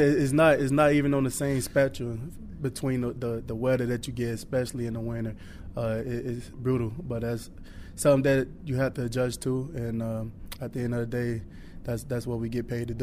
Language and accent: English; Miami, Florida, United States; football kept me busy, kept me off the streets, and so that's pretty much growing up in Miami.